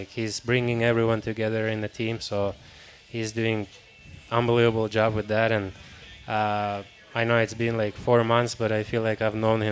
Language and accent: English; Finland; moved away; I'm from Finland, so it's really cold there during the winters